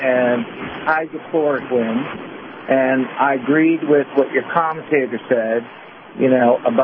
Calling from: Atlanta, Georgia, United States; Calling from Atlanta, Georgia.

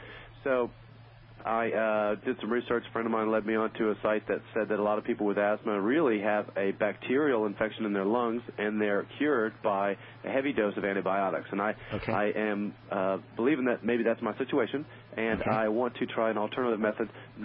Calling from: Louisiana, United States; I'm calling from Louisiana.

